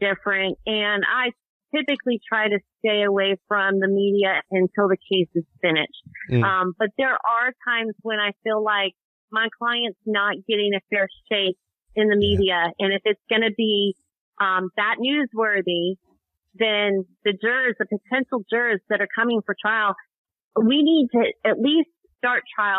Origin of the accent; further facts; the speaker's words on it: Texas, United States; And I was born and raised in Texas.